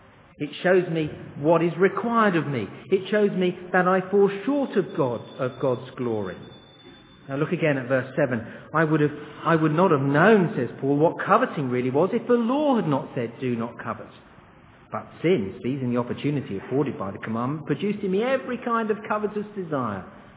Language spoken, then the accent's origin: English; England, United Kingdom; You see, me, I'm being an Englishman